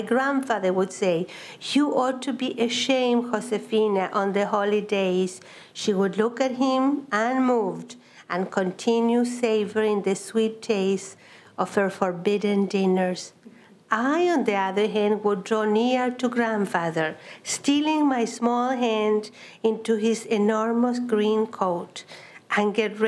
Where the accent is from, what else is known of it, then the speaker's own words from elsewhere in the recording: Chile; and especially growing up in Chile, a very good world, different than the world of my parents.